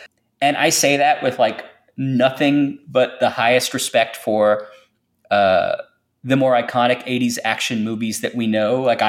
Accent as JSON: {"language": "English", "region": "Texas", "country": "United States", "tie": "born or raised there", "said": "I grew up in Texas. I don't know if I mentioned that before."}